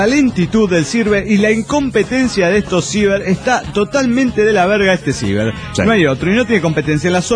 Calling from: Los Andes, Valparaíso, Chile; Soy la desmemoriada de los Andes, Chile, po.

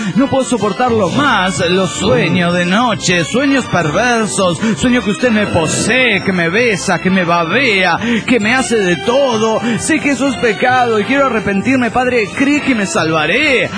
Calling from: Mexico; de México

